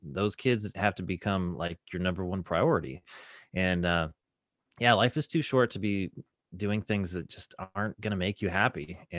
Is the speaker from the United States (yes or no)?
yes; Pacific Northwest, United States; Well, I'm from the Northwest. We don't have alligators.